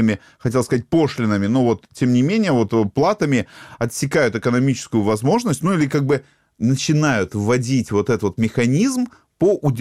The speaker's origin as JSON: {"language": "Russian", "town": "Simferopol", "region": "Crimea", "country": "Ukraine", "said": "я из Симферополя ничего не могу сказать"}